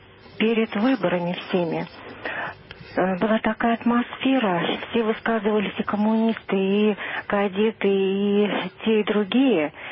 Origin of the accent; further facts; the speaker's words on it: Moscow, Russia; я из Москвы.